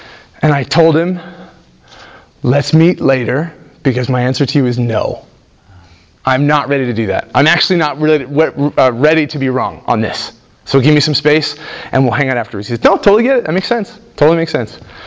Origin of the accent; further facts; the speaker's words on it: Kenya; So I grew up in Kenya. I grew up overseas.